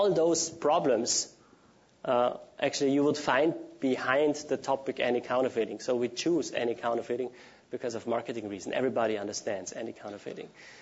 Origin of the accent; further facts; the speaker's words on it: Austria; so I'm also from Austria